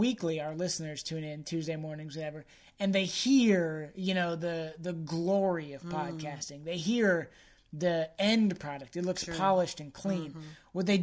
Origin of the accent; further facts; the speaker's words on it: Springfield, United States; I don't like it because I'm proud of my hometown. And I love that I'm from Springfield. And I love that I can go to all my favorite little places.